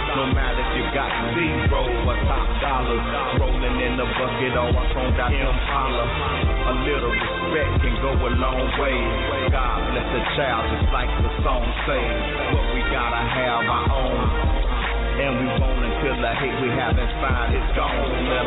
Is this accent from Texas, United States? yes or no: yes; Fort Worth, Texas, United States; I was born and raised in Funky Town, and I'm proud of that. My parents met on 4th Street, off of Bell now. I was born in Harris Hospital in 72